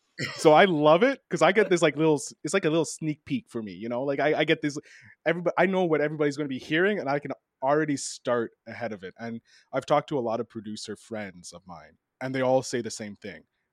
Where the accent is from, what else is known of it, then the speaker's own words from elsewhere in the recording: Canada; I'm sneaky. And I'm Canadian.